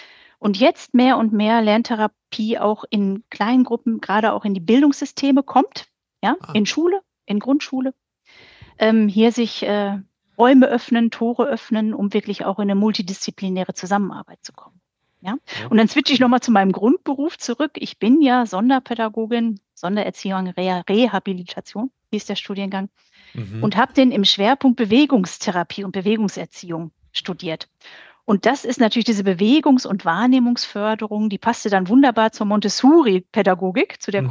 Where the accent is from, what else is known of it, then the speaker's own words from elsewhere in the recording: Dortmund, North Rhine-Westphalia, Germany; born there; now in Berlin, Germany; geboren im Ruhrgebiet, im schönen Dortmund, wollte ich damals das Ruhrgebiet verlassen.